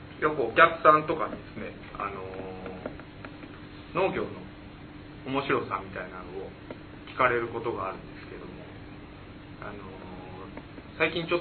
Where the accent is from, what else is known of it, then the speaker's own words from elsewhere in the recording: Katsunuma, Yamanashi, Japan; also born or lived in Kofu; 僕は甲府に生まれて小学校3年の時に勝沼に引っ越してきました。大学進学で上京をして